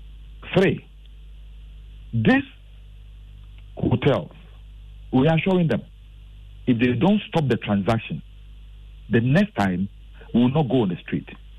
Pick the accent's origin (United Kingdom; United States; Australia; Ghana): Ghana; I was at a demonstration, one, as a Gadangwe, two, as a Ghanaian who is entitled to pension